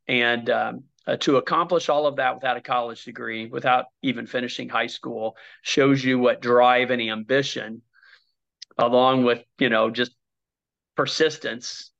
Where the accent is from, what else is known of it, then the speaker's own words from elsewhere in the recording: Brookston, Indiana, United States; I'm a kid from Brookston, Indiana.